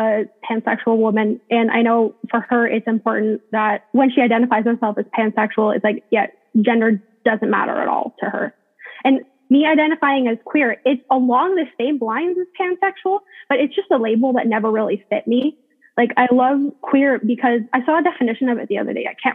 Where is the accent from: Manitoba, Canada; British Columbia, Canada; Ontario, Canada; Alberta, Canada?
Ontario, Canada; I'm from Ontario, Canada